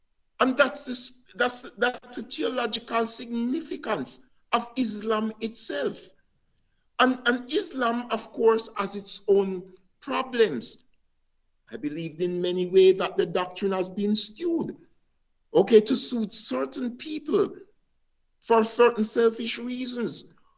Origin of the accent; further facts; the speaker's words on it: Jamaica; When I was a little boy, I remember many years, I grew up in Jamaica